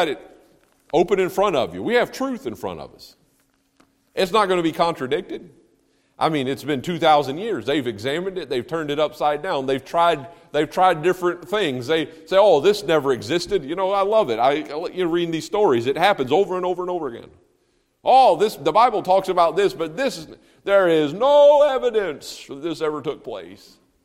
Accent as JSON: {"language": "English", "country": "United States", "said": "Now, I'm an American. And I'm a Christian"}